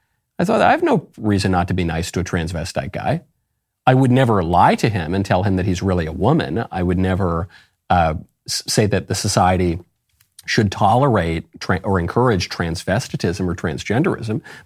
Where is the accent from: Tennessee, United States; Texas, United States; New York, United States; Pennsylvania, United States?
New York, United States; I grew up in New York. I think there's a higher proportion of mental illnesses in New York.